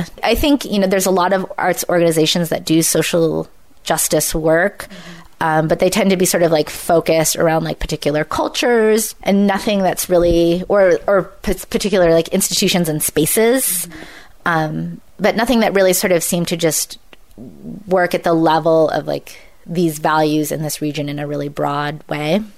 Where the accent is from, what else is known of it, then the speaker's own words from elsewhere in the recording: San Francisco, California, United States; also born or lived in Santa Cruz; So I grew up in San Francisco. You know, besides the time I lived in Santa Cruz, I've pretty much been here my whole life.